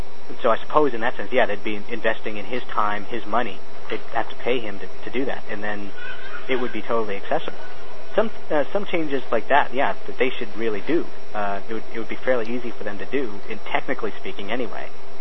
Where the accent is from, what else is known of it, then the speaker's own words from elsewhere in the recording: Canada; I've got actually more readers outside of Canada than I do here in my home country.